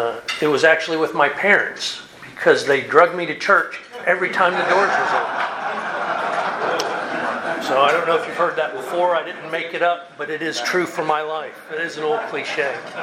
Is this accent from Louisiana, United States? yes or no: no; Fort Lauderdale, Florida, United States; In the summer of 1976, again, I grew up in Fort Lauderdale, and all my family was from the Chattanooga, Lakeview, Ringgold, Lafette area. And we vacationed up here.